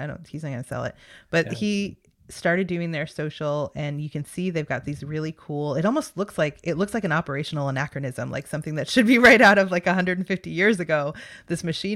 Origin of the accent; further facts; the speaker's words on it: Massachusetts, United States; because I grew up on Cape Cod, and that's not too far when you're driving up to Boston.